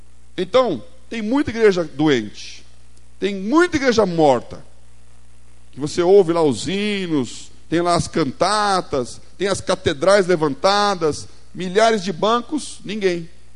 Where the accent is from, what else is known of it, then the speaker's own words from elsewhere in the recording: São Paulo, Brazil; e eu, que sou aqui do Butantã.